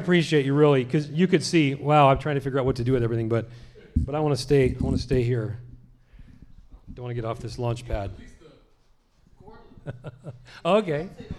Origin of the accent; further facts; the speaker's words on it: Angwin, California, United States; We grew up in Angwin, California.